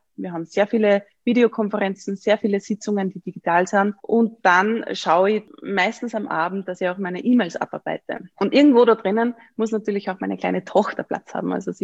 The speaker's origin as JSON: {"language": "German", "region": "Upper Austria", "country": "Austria", "lives_now": "Vienna, Austria", "said": "Ich sitze aktuell im Büro in Wien. Also ich habe gesagt, ich bin aus Oberösterreich."}